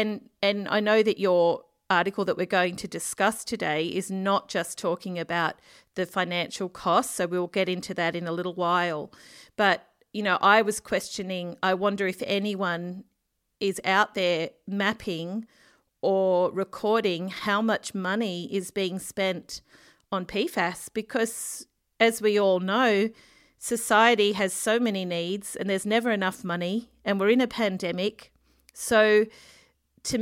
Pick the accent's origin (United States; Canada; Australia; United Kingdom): Australia; I'm an Australian journalist, freelance